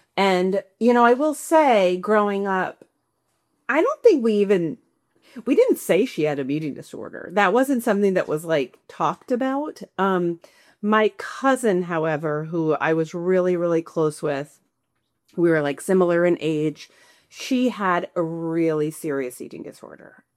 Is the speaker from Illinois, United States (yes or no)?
no; New York, United States; So I was raised in New York in Long Island.